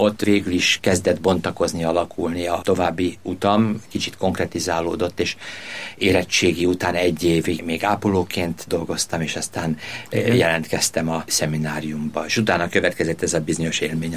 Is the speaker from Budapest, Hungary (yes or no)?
yes; Budafok, Budapest, Hungary; Budafokon nőttem fel, 7 vagyunk testvérek